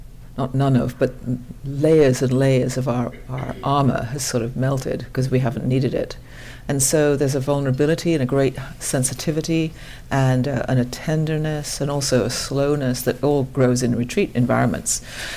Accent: West Coast, United States; which, of course, I'm from the West Coast, so I don't really have experience

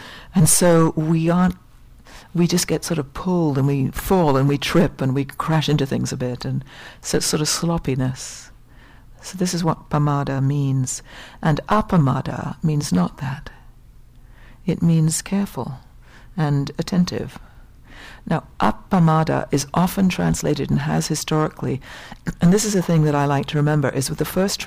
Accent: England, United Kingdom; for us, and I'm English, you know

